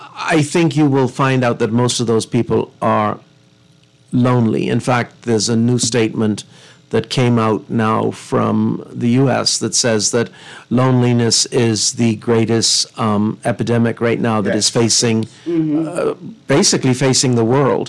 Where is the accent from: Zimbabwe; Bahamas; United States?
Bahamas; Eleuthera; I grew up in Eleuthera, which is a little a small community in the Current